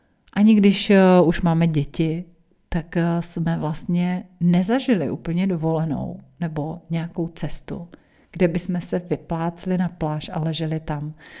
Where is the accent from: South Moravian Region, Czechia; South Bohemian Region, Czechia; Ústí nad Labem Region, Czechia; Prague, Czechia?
South Moravian Region, Czechia; já pocházím z vinařské rodiny z Jižní Moravy. A nejenom, že jsem od malička chodila do vinohradu